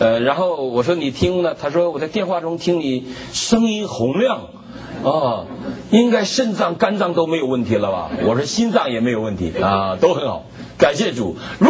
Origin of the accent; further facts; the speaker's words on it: China; 所以我们中国人要好好的传福音